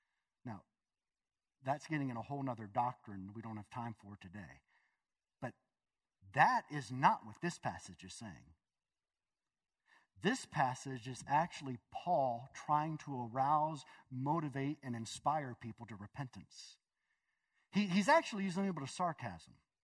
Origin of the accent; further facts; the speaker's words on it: Pennsylvania, United States; By the way, when I was growing up in Pennsylvania, during high school and college, during the summers, I built streets.